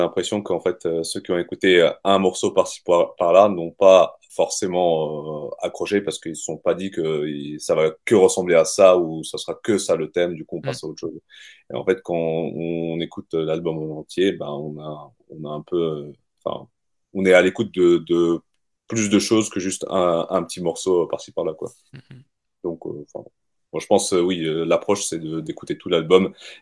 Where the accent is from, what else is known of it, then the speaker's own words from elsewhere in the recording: Kazakhstan; je voulais mettre des éléments du folklore de mon pays d'origine, donc le Kazakhstan